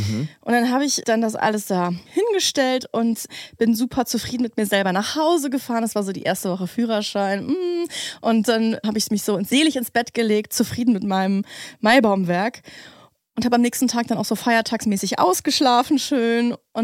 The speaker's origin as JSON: {"language": "German", "region": "North Rhine-Westphalia", "country": "Germany", "tie": "born or raised there", "said": "Also das ist so ein Riesending gewesen, vor allem so in meiner Jugend im Kölner Umland."}